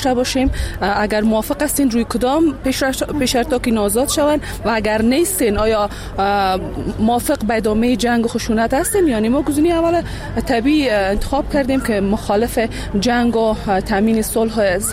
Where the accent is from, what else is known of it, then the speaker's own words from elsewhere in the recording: Baghlan, Afghanistan; از بغلان آمدیم.